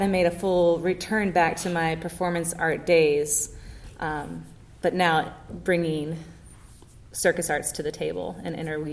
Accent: Raleigh, North Carolina, United States; also born or lived in West Palm Beach; My family is originally from Southern Florida, West mm-hmm. Palm Beach, and we moved here to Raleigh when I was a little kid.

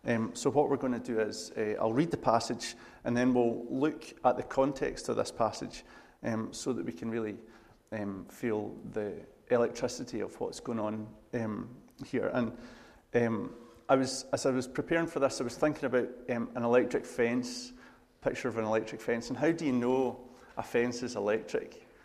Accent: Glasgow, Scotland, United Kingdom; I'm from Glasgow, which is a small village just north of here

